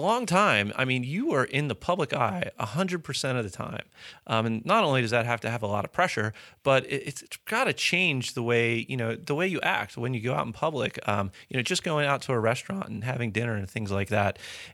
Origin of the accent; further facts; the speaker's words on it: Baltimore, Maryland, United States; as someone born and raised in Baltimore and a huge Ravens fan